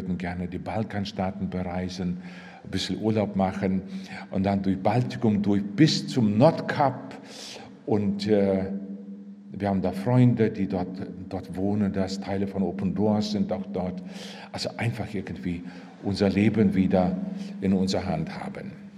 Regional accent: Miltenberg, Bavaria, Germany; ich komme aus Miltenberg am Main, da sind meine Frau und ich zu Hause.

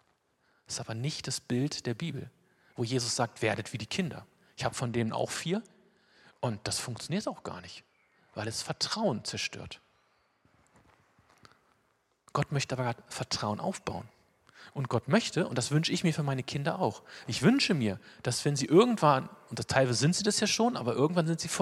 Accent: Wolfenbüttel, Lower Saxony, Germany; saß ich in so einem Park da in Wolfenbüttel, wo ich aufgewachsen bin.

